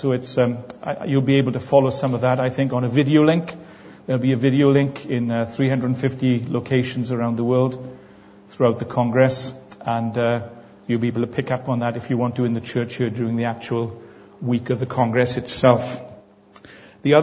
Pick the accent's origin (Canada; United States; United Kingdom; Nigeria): United Kingdom; Merthyr Tydfil, Wales; growing up in Merthyr, we're used to shouting there, of course.